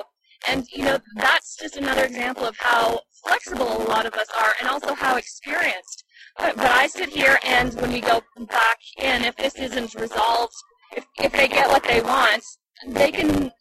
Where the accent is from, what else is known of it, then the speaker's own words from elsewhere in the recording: Canada; not because of me personally, but just as a Canadian taxpayer.